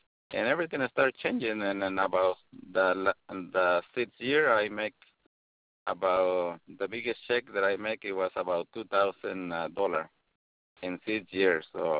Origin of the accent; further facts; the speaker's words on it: Mexico; moved away; I came from Mexico in 97, and I started working as an electrician for a couple of different companies.